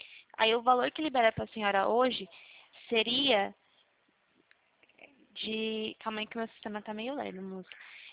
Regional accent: Cordeirópolis, São Paulo, Brazil; Eu sou de Corderópolis, SP, São Paulo.

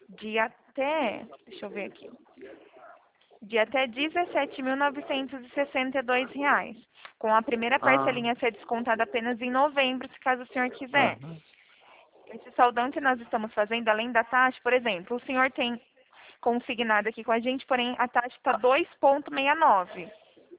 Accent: São Paulo, Brazil; Eu sou daqui do interior de São Paulo

